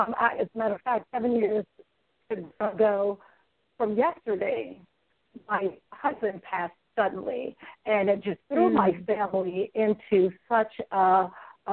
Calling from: Florida, United States; I am doing fabulous. I'm greetings from Florida today.

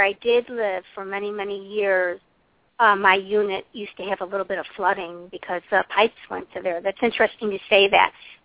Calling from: Illinois, United States; Illinois.

